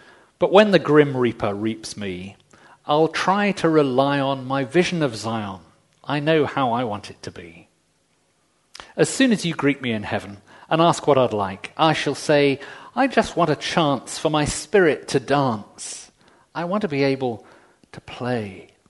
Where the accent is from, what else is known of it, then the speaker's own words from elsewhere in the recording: England, United Kingdom; born there; am now 47, so I reckon I've got another 30 years before I beat the odds. Actually, I might get another year because I was born in England.